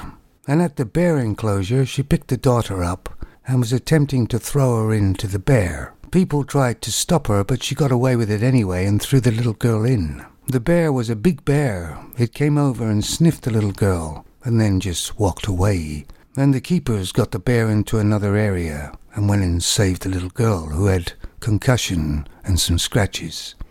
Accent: Canada; And although I'm not American, I'm Canadian.

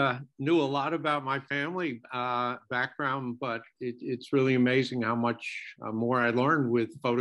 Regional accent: Montclair, New Jersey, United States; I grew up in Montclair and got to meet so much of my aunts and uncles and my grandmother

